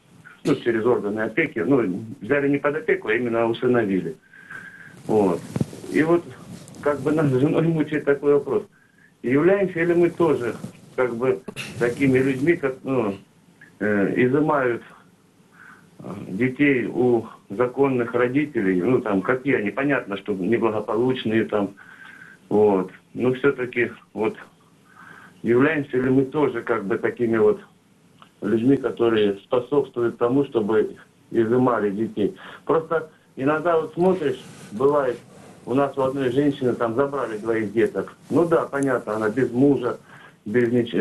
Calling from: Krasnodar Krai, Russia; я звоню из Краснодарского края.

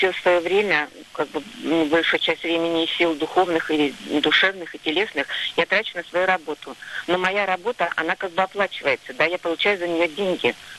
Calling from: Saint Petersburg, Russia; Я звоню из Санкт-Петербурга

